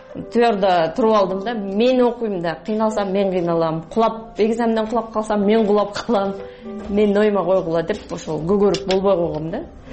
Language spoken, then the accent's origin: Kyrgyz; Issyk-Kul Region, Kyrgyzstan; Мен өзүм негизи көлдө төрөлүп өскөм. Жети Өгүз районунда